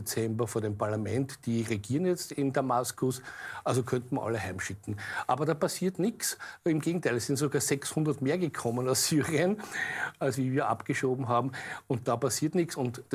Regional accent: Austria; als typische Österreicher wissen wir, was für Aufregung war.

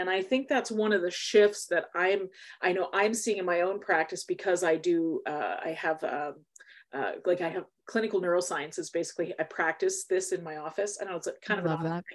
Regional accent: Canada; not just because we're Canadian

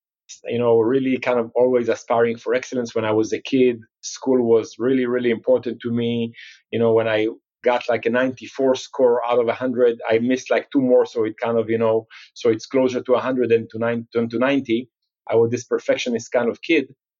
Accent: Jerusalem, Jerusalem District, Israel; English is a second language; I've had great childhood back in Jerusalem, back in the days. Classic kind of 90s childhood. I was born in 1976.

